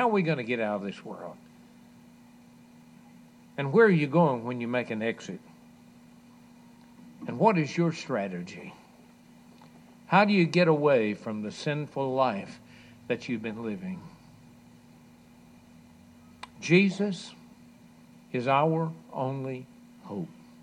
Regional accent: Hallsville, United States; that I baptized over in Hallsville, my hometown

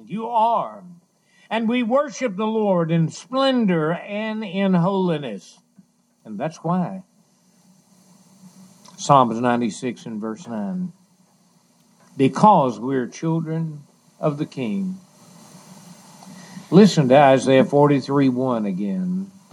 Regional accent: Hallsville, United States; we had a preacher in my hometown, Hallsville, when I was growing up.

